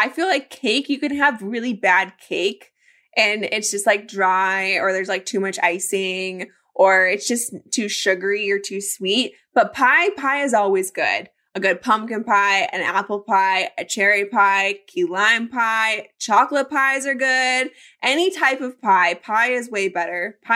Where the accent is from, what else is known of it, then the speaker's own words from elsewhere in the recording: Colorado, United States; I remember I grew up in Colorado, so I was so used to the ball going, you know, miles